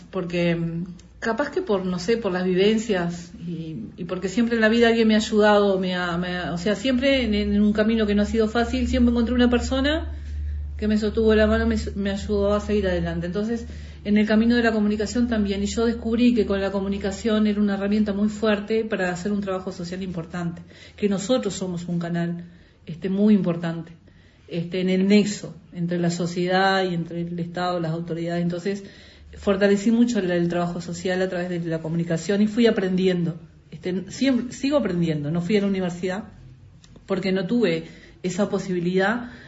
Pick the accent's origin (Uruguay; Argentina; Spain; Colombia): Uruguay; yo soy muy orgullosamente uruguaya, ¿no? O sea, me siento mucho esa cuestión de la patria.